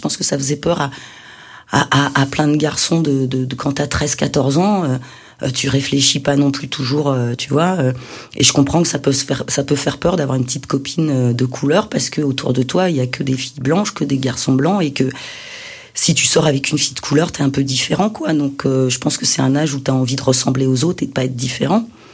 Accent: Brest, Brittany, France; j'ai grandi à Brest, hein, et que j'étais d'origine indienne, maintenant je suis d'origine algéro-irakienne

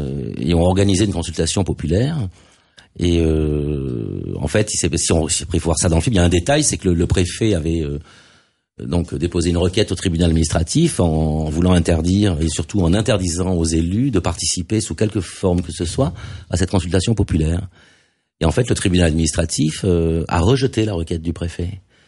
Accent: Nice, Provence-Alpes-Côte d'Azur, France; born there; also born or lived in Paris; Oui, moi, je suis né à Nice.

